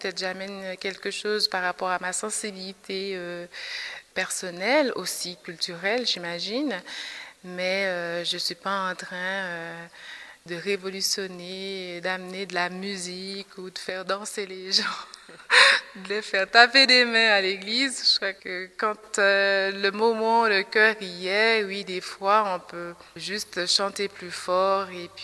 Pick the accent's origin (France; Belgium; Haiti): Haiti; je ne peux pas arriver, youpi, je suis haïtienne